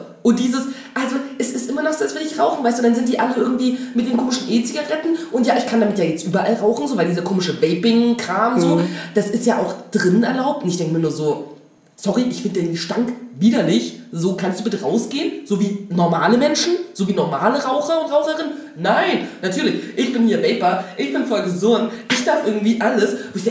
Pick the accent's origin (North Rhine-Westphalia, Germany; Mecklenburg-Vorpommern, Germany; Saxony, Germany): Saxony, Germany; Dresden; ich komme aus Dresden.